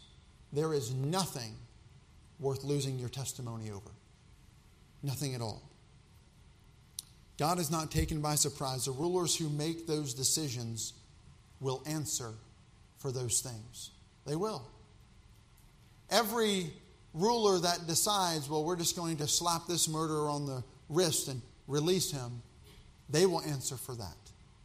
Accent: the South, United States; Now, I'm from the South, and every bone in my body is filled with red, white, and blue, amen?

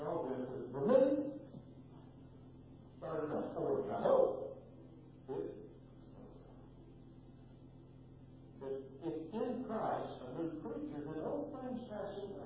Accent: Kentucky, United States; I grew up in Fort County, Kentucky

